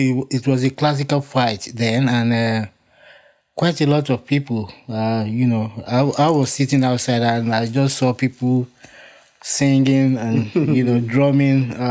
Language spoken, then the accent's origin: English; Ibadan, Oyo, Nigeria; also born or lived in Akure; You know, well, I was born in Akure, and I think we came to Ibadan, which is in Oyo State, in the 60s. I remember we were living in Okado